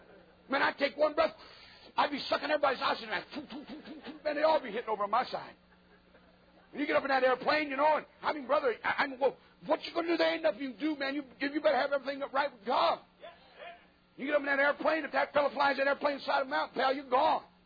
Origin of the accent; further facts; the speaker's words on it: United States; But I'm an American.